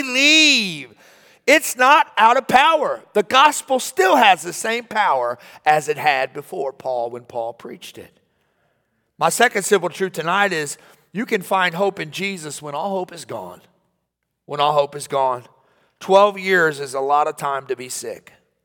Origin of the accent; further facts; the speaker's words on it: Jefferson City, Missouri, United States; I grew up in Jeff City, Missouri, the Jefferson City, if you're not from there, the state capital and of Missouri.